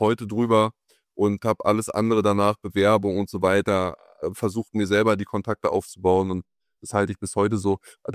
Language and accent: German; Germany; ich bin Deutscher. Ich bin da auch stolz, in Deutschland leben zu können und hier geboren zu sein.